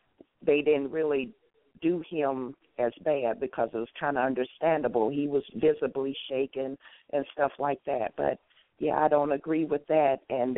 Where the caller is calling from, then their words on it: Alabama, United States; I'm calling from Alabama.